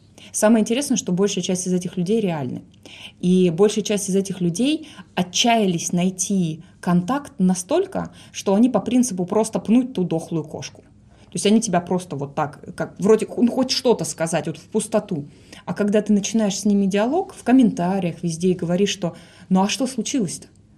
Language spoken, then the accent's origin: Russian; Kulunda, Altai Krai, Russia; Я выросла в ПГТ Кулунда